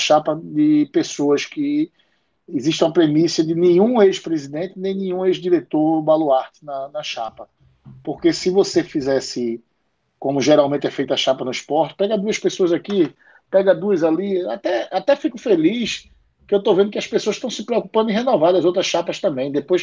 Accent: Pernambuco, Brazil; vão ver que a gente é pernambucano, a gente tá lascado aqui

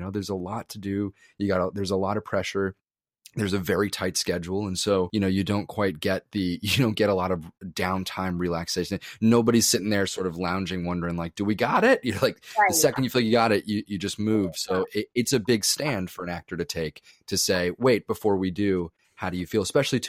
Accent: New Jersey, United States; I grew up in Jersey. I'm also Cuban, by the way.

